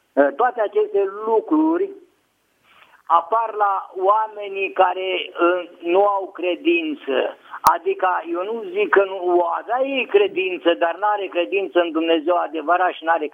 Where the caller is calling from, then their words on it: Bucharest, Romania; sunt din București.